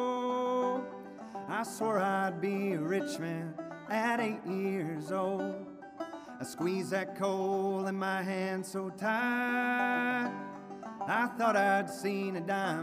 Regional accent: Kentucky, United States; I grew up in Western Kentucky in Muhlenberg County. Have y'all ever heard of Muhlenberg County?

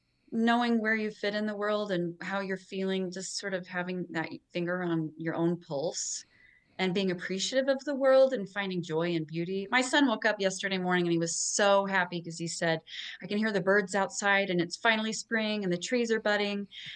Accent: Logan, Utah, United States; now in Pleasant View, United States; So I was telling you, I'm from Logan. So the college town feel is really delightful for me.

